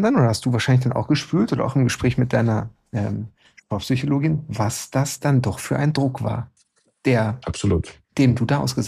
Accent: North Rhine-Westphalia, Germany; ich komme aus dem Ruhrgebiet

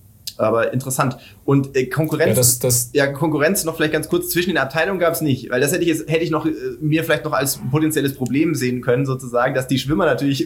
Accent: Stuttgart, Baden-Württemberg, Germany; ich komme jetzt aus der Großraum Stuttgart

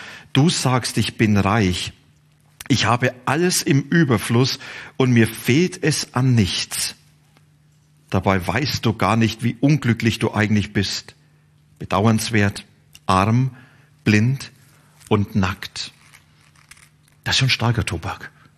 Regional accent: Bavaria, Germany; Ich komme aus Franken. Und in Franken gibt's ein Wort, das heißt passt schon.

